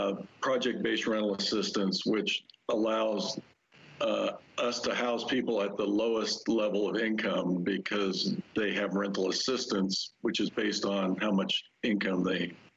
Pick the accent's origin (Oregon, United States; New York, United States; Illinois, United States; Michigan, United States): Oregon, United States; Wallowa; my first affordable housing project that I was involved in was in my hometown of Wallowa